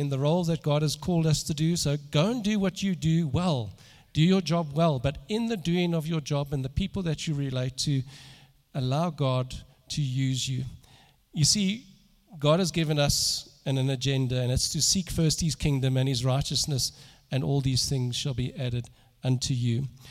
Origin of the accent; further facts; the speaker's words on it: Germiston, Gauteng, South Africa; We grew up in Germiston, and we used to attend the Methodist church.